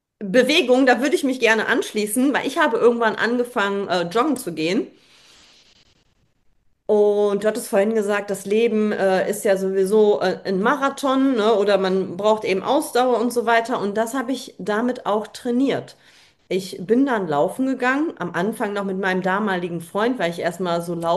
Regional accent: Grevenbroich, North Rhine-Westphalia, Germany; born or raised there; also born or lived in Ahlen

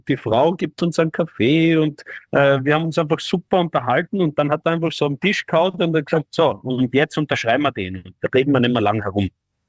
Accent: Austria; als Österreicher wünscht man sich natürlich immer

